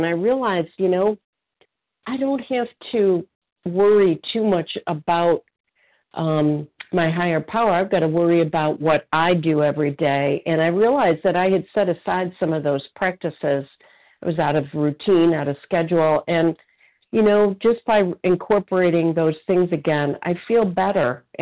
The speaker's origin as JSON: {"language": "English", "region": "Illinois", "country": "United States", "said": "I am from Illinois, recovered compulsive eater."}